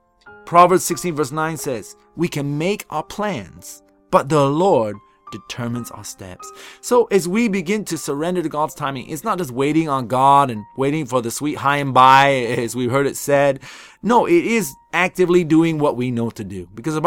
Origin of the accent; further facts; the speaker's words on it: United States; you know, and I'm an American, and in America, one of the top sports that we play is baseball.